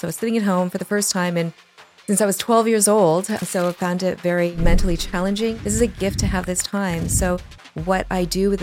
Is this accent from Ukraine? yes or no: no; Canada; I'm from Canada.